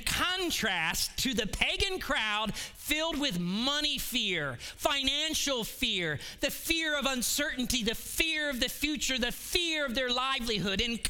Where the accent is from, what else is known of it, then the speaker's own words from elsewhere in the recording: Cleveland, Ohio, United States; So I grew up in Cleveland, Ohio. My father was a manager in General Motors for 38 years.